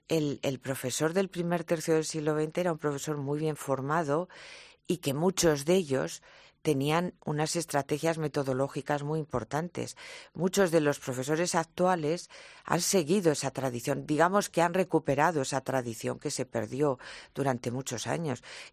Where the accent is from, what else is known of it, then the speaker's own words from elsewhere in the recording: Madrid, Community of Madrid, Spain; una identidad como madrileños.